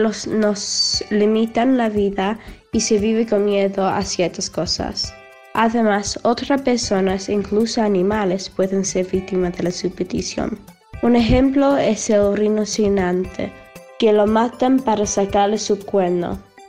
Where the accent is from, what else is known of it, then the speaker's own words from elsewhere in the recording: England, United Kingdom; tengo 14 años y soy de Inglaterra.